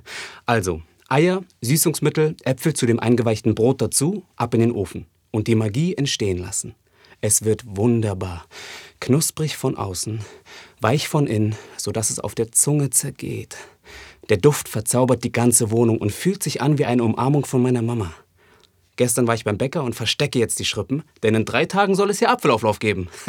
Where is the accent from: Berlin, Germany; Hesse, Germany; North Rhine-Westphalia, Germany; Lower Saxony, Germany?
Berlin, Germany; Und ich so als Berliner Kind, wa, durfte das dann von ihr übernehmen.